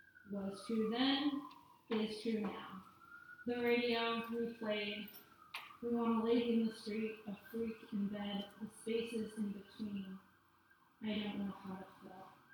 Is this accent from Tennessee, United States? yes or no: no; Boston, Massachusetts, United States; And now I grew up in Boston, Massachusetts